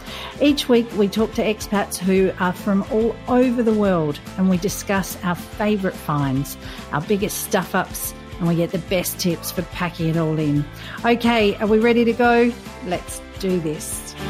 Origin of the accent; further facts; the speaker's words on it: Australia; now in Doha, Qatar; I'm an Aussie expat who's based in Doha, Qatar.